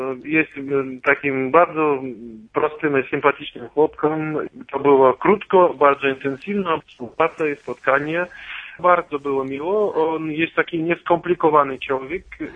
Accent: Saint Petersburg, Russia; Polish is a second language; jestem ja muzyką ciągłym z Petersburga, jestem ja Rosjaninem

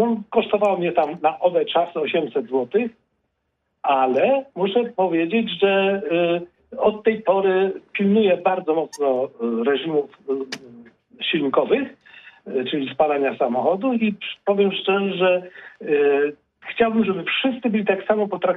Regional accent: Poznań, Greater Poland Voivodeship, Poland; Jako poznaniak od wielu, wielu lat, bo bym się urodził w Poznaniu

